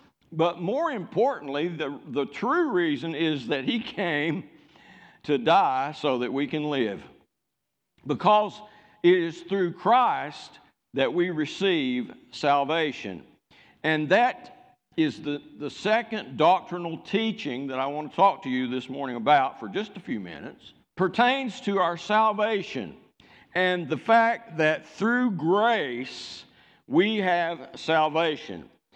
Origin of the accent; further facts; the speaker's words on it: United States; And I know that in my heart I thank God because I'm an American.